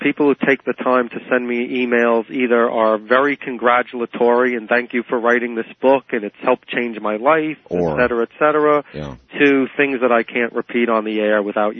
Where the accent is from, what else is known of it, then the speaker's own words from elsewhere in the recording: Brooklyn, New York, United States; I'm from Brooklyn.